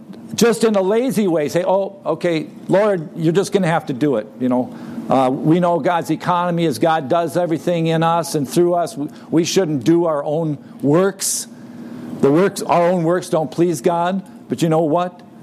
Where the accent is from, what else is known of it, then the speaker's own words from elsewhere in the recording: Brooklyn Park, Minnesota, United States; from Brooklyn Park, Minnesota, which is a suburb of Minneapolis, St. Paul.